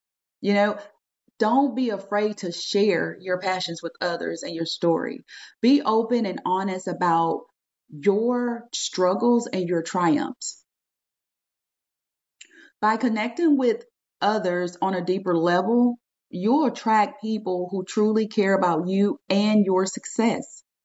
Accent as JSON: {"language": "English", "region": "Texas", "country": "United States", "said": "I'm from Texas, so we have a saying, you know, we are Texas strong, we have tough skin, we are resilient people, okay?"}